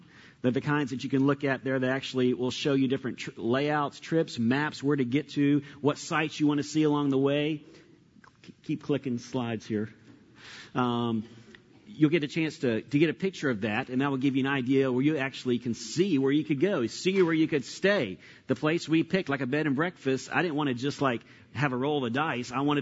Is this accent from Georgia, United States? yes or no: yes; Atlanta, Georgia, United States; which growing up in Atlanta, both of us, we had not seen living down here 15-some years now